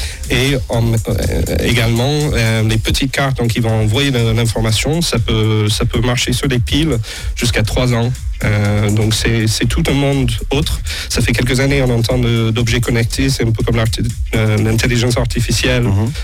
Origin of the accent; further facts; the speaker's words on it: Provence-Alpes-Côte d'Azur, France; Moi je viens du Vaucluse, donc du Grand Sud.